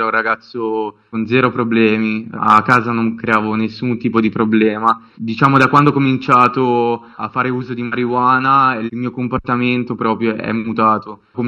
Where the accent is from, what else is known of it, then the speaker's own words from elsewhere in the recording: Lombardy, Italy; Vengo dalla provincia di Milano.